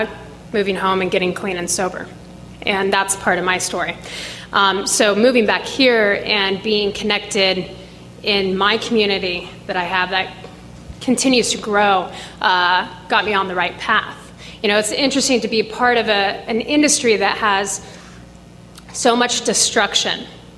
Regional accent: Grass Valley, California, United States; also born or lived in San Francisco; I was born and raised, I was raised in Grass Valley.

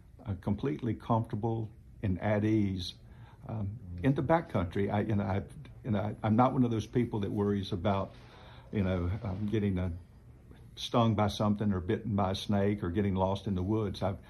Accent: Mississippi, United States; growing up in the Delta and in rural Mississippi in general

